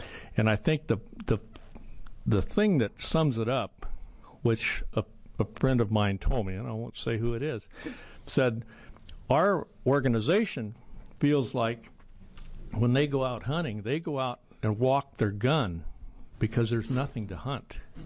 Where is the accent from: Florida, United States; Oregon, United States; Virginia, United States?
Oregon, United States; I've been very critical of this department because I grew up in Oregon. I've been hunting since I was just a young fellow.